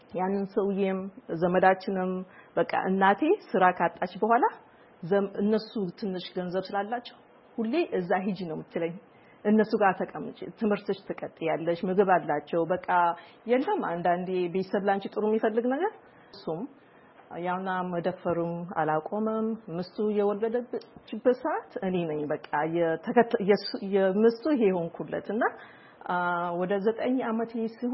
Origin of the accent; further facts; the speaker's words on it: Dire Dawa, Ethiopia; also born or lived in Djibouti; now in United States; የተወለድኩት ድሬዳዋ፣ ያደግኩት ያው ድሬዳዋ እና ጅቡቲ መሀል ነው።